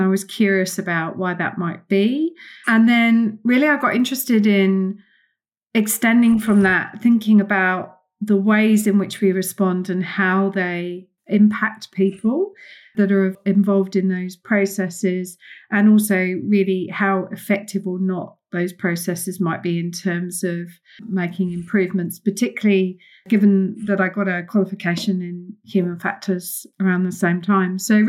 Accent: Brighton, South East England, United Kingdom; moved away as an adult; also born or lived in Birmingham; now in New Zealand; So I'm originally from Birmingham in the United Kingdom, was where I was born back sometime in the 70s. And then I grew up in and around Brighton in Sussex, which is a really cool, diverse city.

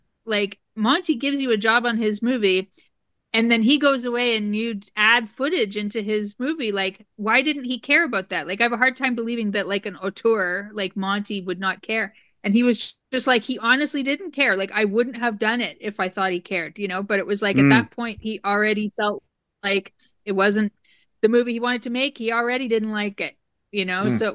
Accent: Windsor, Ontario, Canada; You know, I grew up in Windsor, Ontario

